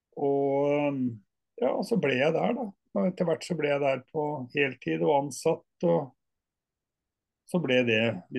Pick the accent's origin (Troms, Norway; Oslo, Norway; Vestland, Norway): Oslo, Norway; Jeg bor i Oslo, på det som heter Beste Vestkant. Jeg vokste opp på Lilleaker, som noen kanskje ville karakterisere som verste vestkant i sin tid, med mye industribedrifter og sånn.